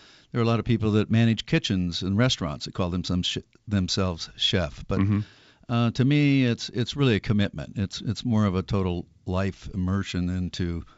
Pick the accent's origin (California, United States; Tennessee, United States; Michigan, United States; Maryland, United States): California, United States; Newport Beach; moved away as an adult; now in Hawaii, United States; No, I grew up in Southern California Beach, Newport Beach area.